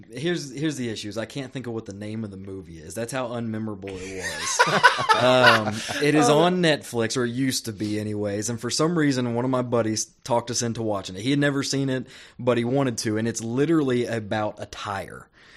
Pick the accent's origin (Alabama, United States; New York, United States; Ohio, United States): Ohio, United States; Jamestown; However, I'm from Jamestown, Ohio. So just, 45 minutes from here, something like that.